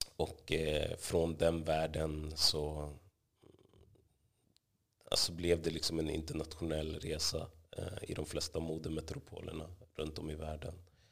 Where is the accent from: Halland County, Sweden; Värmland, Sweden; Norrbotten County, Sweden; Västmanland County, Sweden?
Västmanland County, Sweden; Västerås; Jag växte upp 91 i Västerås, Bäckby. Bäckby kallas väl ofta så här ett problemområde i Västerås, så jag kommer från en förort.